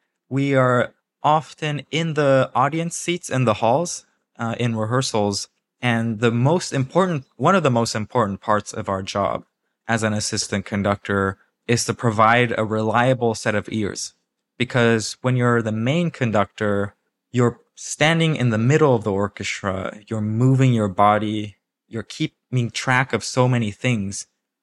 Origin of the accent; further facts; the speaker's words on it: Japan; now in United States; the question about my background growing up in Japan and moving to the US. So moving from Japan to the US was a really fundamental and impactful time of my life